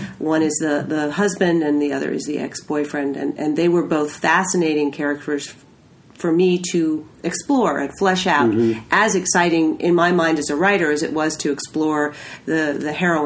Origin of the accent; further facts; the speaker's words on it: New England, United States; now in North Carolina, United States; I'm originally from New England, so my first few books were set on the coast of New England, and I've lived in North Carolina now for 8 years